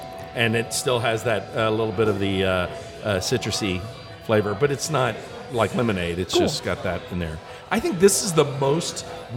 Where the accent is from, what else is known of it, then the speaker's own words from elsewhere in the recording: United States; I'm an American. I don't do anything right, so it's okay.